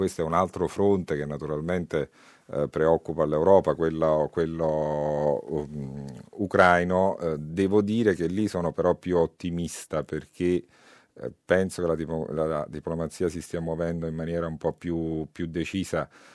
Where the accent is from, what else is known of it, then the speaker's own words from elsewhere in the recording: Campania, Italy; io sono un figlio di quella terra, nel senso che io non sono napoletano di città, sono napoletano della Terra dei Fuochi. E quindi, come dire, sono cresciuto tra i veleni